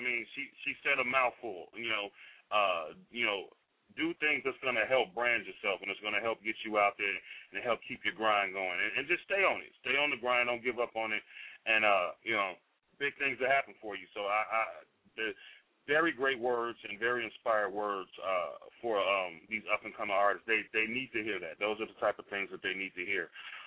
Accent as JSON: {"language": "English", "town": "Chicago", "region": "Illinois", "country": "United States", "tie": "born or raised there", "said": "You're going to my hometown. You're going to Chi-Town."}